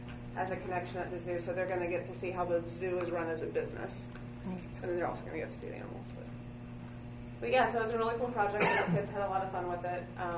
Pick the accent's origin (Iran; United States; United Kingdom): United States; Marysville; I'm from Marysville. My parents are from Marysville. My grandparents are from Marysville.